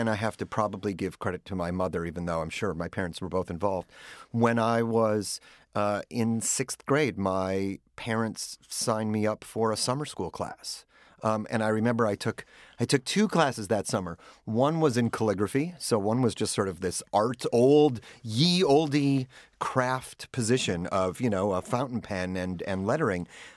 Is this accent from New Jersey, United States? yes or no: no; Minneapolis, Minnesota, United States; I loved growing up in Minneapolis, but there was something about the rest of the world that I was also really interested in. My parents were from New York.